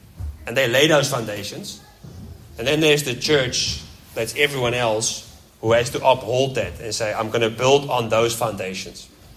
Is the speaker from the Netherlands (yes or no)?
yes; Netherlands; English is a second language; moved away; I'm from Europe myself, from the Netherlands, hence my funny accent.